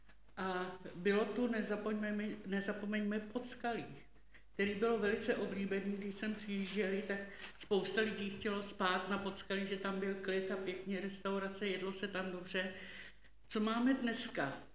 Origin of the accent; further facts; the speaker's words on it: Strakonice, South Bohemian Region, Czechia; Já jsem rodačka Strakonická už spousta let a můžu říct, že tady ve Strakonicích